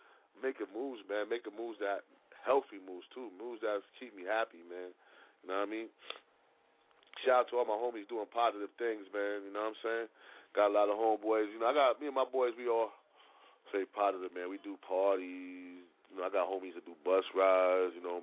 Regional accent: Harlem, New York, United States; I grew up in Harlem hearing that, knowing that, and that's truly the homie's title.

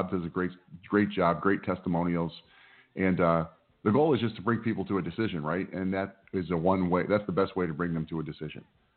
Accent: Chicago, Illinois, United States; moved away as an adult; now in Scottsdale, United States; I'm born and raised in Chicago. I've been here for 15 years. It was 15 years ago today, actually, that I got into a motorhome and drove from Chicago to Scottsdale, Arizona.

